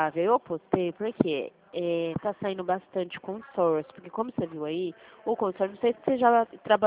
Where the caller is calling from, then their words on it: São Paulo, Brazil; eu tô falando aqui do interior, né? Perto de Presidente Prudente